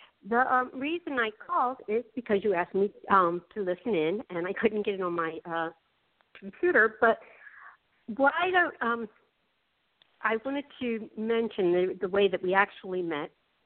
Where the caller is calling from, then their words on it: Baltimore, Maryland, United States; I'm calling from Baltimore, Maryland.